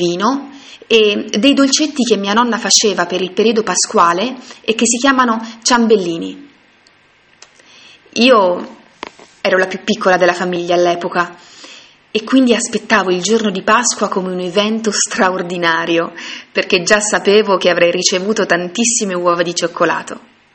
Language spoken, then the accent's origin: Italian; Umbria, Italy; also born or lived in Tuscany; sono italiana. Sono cresciuta in una regione del centro Italia, l'Umbria, ma sono nata in Toscana